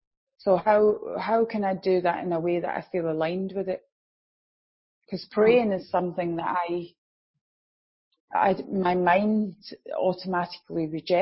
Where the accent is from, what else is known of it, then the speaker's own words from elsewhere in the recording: Glasgow, Scotland, United Kingdom; because my mother was a Catholic and my father is Protestant. So, and I grew up in Glasgow.